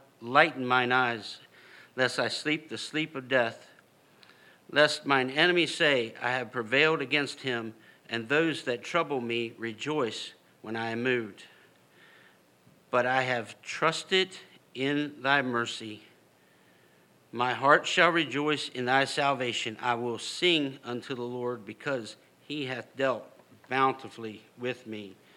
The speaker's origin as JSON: {"language": "English", "country": "United States", "said": "And I'm all American, and I'm all for what's going on right now in the upward tick"}